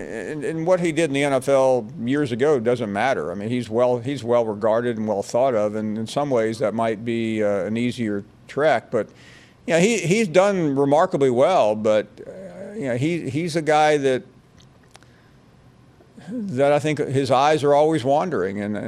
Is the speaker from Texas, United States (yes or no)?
no; Memphis, Tennessee, United States; Yes, I am. I was born there, and I was there until I left college.